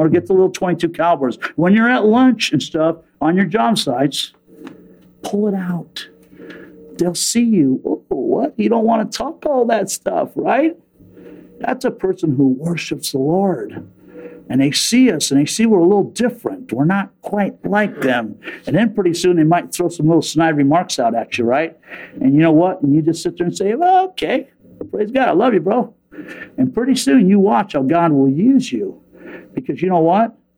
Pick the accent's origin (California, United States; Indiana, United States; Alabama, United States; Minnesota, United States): California, United States; San Diego; I come from San Diego, sailor capital.